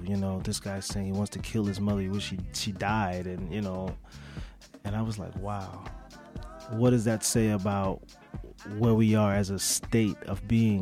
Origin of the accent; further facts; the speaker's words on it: St. Louis, Missouri, United States; now in New York, United States; Well, I'm from St. Louis originally. Okay. I was born in St. Louis. I moved to New York, and that was it.